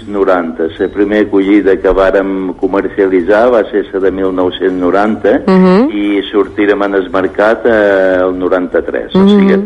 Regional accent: Ibiza, Balearic Islands, Spain; born there; jo també som nascut a Eivissa i som fill de pagesos, el que vol dir que també som pagès

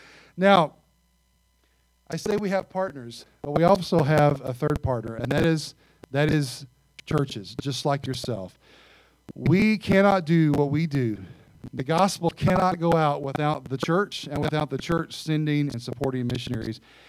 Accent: Arkansas, United States; Now, I'm from Arkansas. We drink a lot of sweet tea.

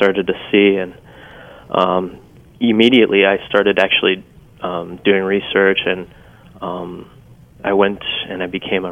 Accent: Northfield, Minnesota, United States; Sure. I grew up in Northfield, Minnesota.

